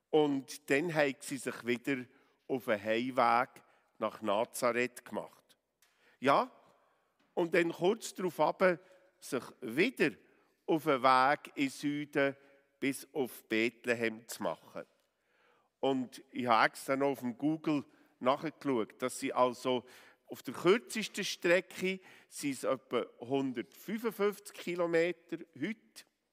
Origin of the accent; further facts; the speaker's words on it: Bern, Switzerland; das ich natürlich als Berner sehr gerne singe und euch einlade, auf gut Berndeutsch mitzusingen